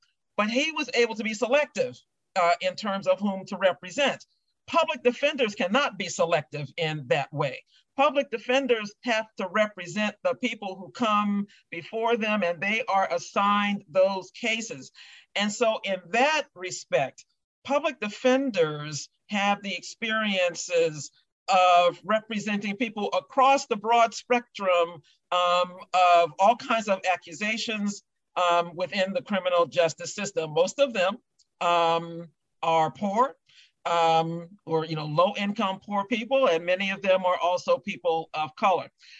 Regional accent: Washington, District of Columbia, United States; I grew up in Washington, D.C. And so was very, very familiar with all of the, you know, political goings on in the nation's capital.

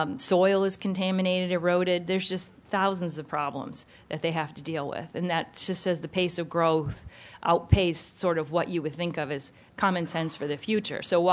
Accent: Rhode Island, United States; born there; I was born in Rhode Island, and of course, New England has seen all this before, right?

